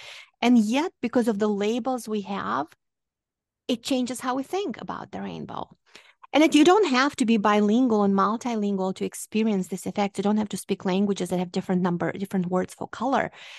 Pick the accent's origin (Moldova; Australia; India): Moldova; now in United States; So I am originally from Moldova. Moldova is a country nobody in the United States had ever heard about up until about a year ago.